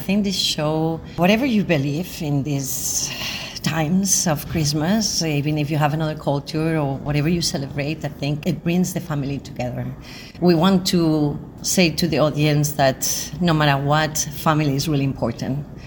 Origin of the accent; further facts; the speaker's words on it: Spain; I'm lucky because I'm from Spain, so I speak Spanish too.